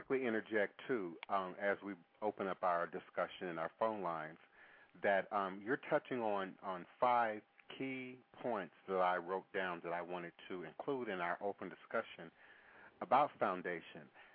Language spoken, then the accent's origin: English; Washington, District of Columbia, United States; I grew up in the Washington, D.C. area, so it was very convenient for me and my siblings to get on the metro, go to the Smithsonian Institution